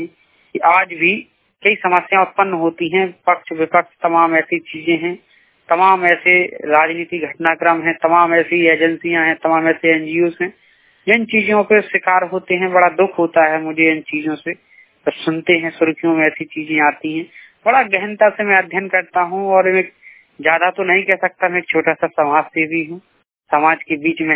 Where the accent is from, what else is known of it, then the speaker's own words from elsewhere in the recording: Jhansi, Uttar Pradesh, India; मैं झांसी से हूँ, ग्राम बनवा।